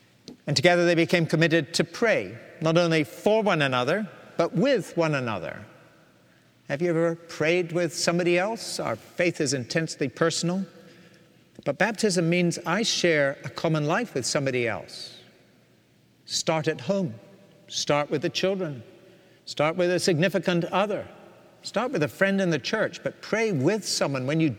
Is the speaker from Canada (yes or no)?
no; Scotland, United Kingdom; Or, as a Scotsman, I'm wearing a tie today. It's a Campbell tie.